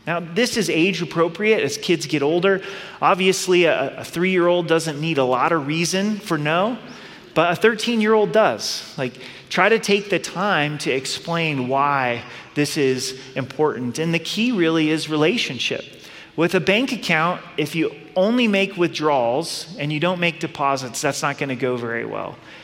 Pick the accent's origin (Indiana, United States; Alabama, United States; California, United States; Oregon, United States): Oregon, United States; now in Colorado, United States; I'm from Southern Oregon. I think green grass is beautiful. Unfortunately, it doesn't really grow in Southern Colorado.